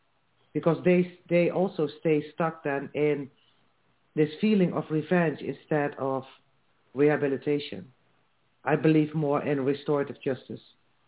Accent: Netherlands; I come from the Netherlands.

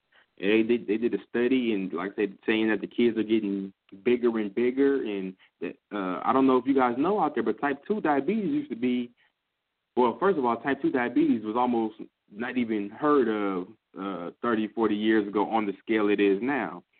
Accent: California, United States; I'm from California, to where if you walk out your door, you're liable to be the last time walking out the door

